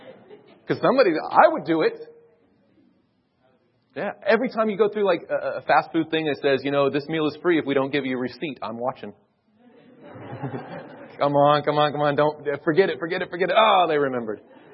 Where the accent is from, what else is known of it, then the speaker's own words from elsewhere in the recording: United States; I was in Switzerland with him, and I was from the States